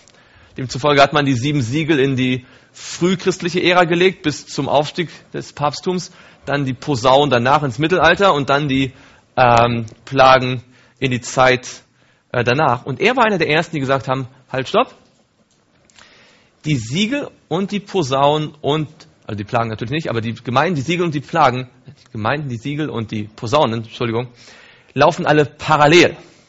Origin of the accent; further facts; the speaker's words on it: Mecklenburg-Vorpommern, Germany; Kann man noch stolz drauf sein, oder? Als Mecklenburger.